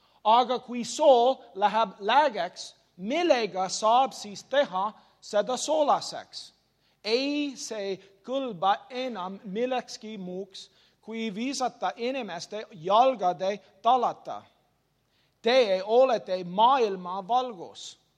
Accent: Canada; Estonian is a second language; Et minu kodumaa on Kanadas, see on teisel pool maailmas.

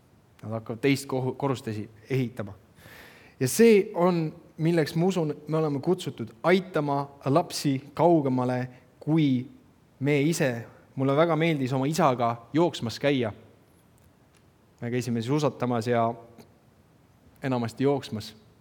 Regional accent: Viljandi, Viljandi County, Estonia; kasvasime Viljandis üles, seal oli järve jooks

